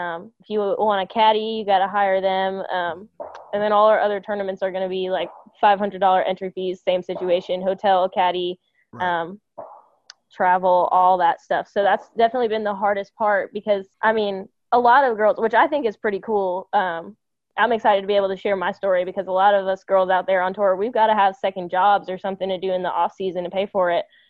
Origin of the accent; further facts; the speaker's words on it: Bronx, New York, United States; if we want to jump all the way back to where I started playing golf, I grew up in the Bronx.